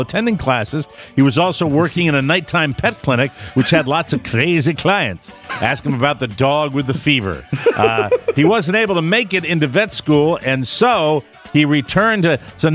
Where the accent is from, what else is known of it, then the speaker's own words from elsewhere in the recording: Fairfax, Virginia, United States; As far as radio is concerned, I grew up in Fairfax. Lots of moments in Fairfax.